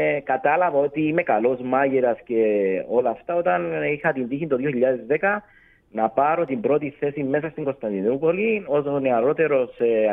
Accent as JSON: {"language": "Greek", "town": "Larnaca", "region": "Larnaca District", "country": "Cyprus", "tie": "born there", "also_born_or_lived": "Famagusta", "lives_now": "Nicosia, Cyprus", "said": "Γεννήθηκα στη Λάρνακα, είμαι πρόσφυγας από την Αμόχωστο, αλλά μετά με έκλεψε η σύζυγός μου και με έφερε στη Λευκωσία."}